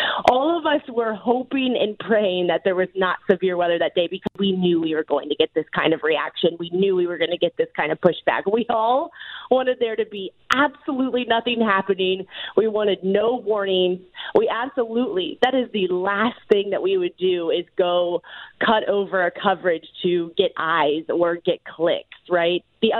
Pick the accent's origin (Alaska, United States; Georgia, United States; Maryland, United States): Georgia, United States; Atlanta; So to be able to be in Atlanta, my hometown, have the Dogs here is such a cool experience.